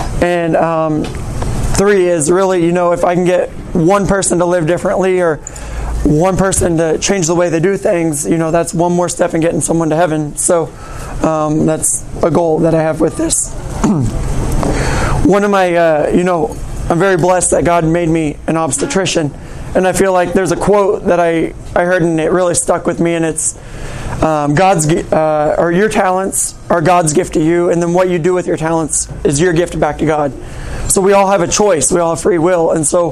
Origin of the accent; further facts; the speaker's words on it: Sabetha, Kansas, United States; now in Colwich, United States; I'm from Sabetha, Kansas. That's northeast Kansas, 3.5 hours away from here.